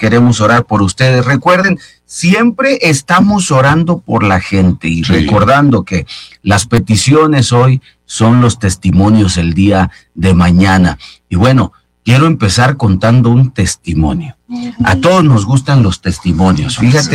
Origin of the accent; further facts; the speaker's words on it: Mexico; De las nuestras, que podemos hablar como mexicanos y nos va a entender.